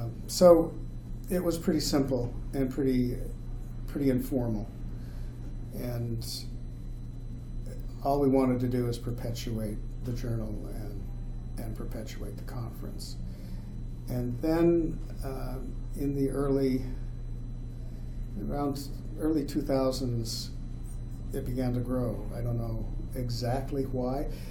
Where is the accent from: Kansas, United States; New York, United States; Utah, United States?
Utah, United States; We both have the same roots, and we're both from Utah